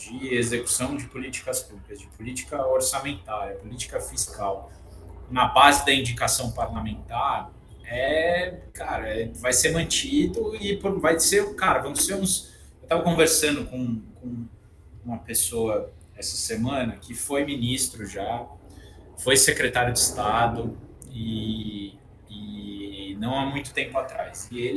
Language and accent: Portuguese; Cotia, São Paulo, Brazil; Cotia, que é o município onde eu cresci, que é um município, não é muito simpático, não, mas enfim, é um município da Grande São Paulo que não tem 200 mil habitantes, se eu não me engano.